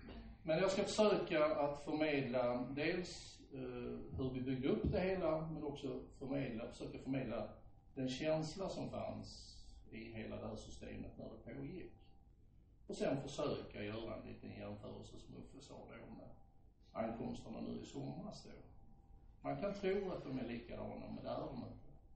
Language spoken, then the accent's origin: Swedish; Skåne, Sweden; jag brukar alltid börja med att jag är skåning.